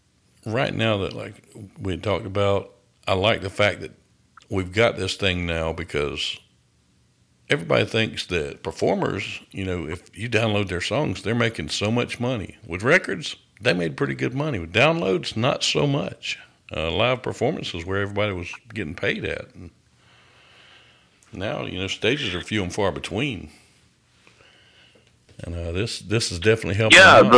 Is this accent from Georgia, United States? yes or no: yes; Athens, Georgia, United States; I grew up around Athens, so I know